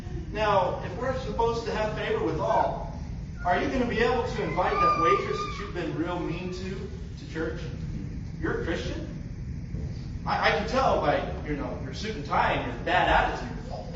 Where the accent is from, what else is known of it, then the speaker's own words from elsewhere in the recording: Texas, United States; I know I'm from Texas, don't shoot me.